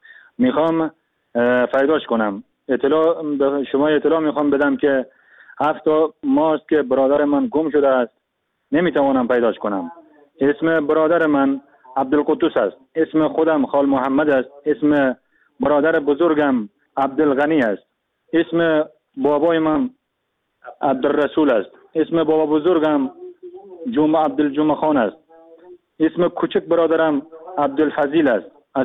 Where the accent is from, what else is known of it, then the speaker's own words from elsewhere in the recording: Afghanistan; now in Turkey; من از افغانستان اومدم به ترکیه.